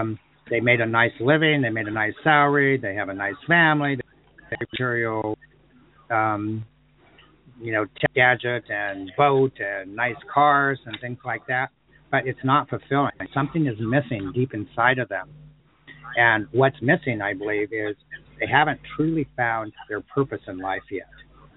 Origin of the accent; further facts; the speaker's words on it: California, United States; and I grew up in California, and I can tell you fame and fortune is not all it's cracked up to be